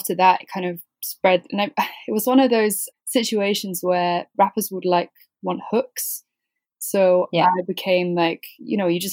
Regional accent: Swindon, South West England, United Kingdom; the roots and the origins of the music itself were kind of created whilst I was growing up in Swindon.

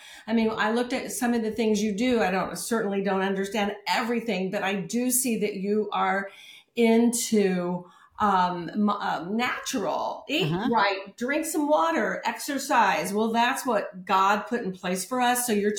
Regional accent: San Diego, California, United States; I grew up in San Diego where we had avocados before Mexico had avocados.

